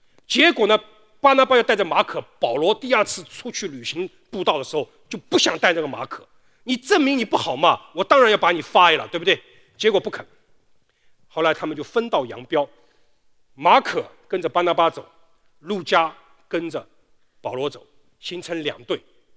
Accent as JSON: {"language": "Chinese", "region": "Shanghai", "country": "China", "said": "我们上海人只有羊圈，那羊圈的嘛"}